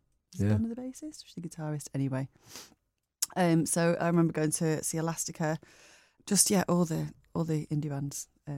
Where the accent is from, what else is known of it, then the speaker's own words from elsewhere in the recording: Greenmount, North West England, United Kingdom; we lived outside of Bury, so more on the sort of, it was Greenmount, so up towards, or Hawkshire rather, up towards Ramsbottom and Bolton that way. So it was quite, it was a little bit countrified.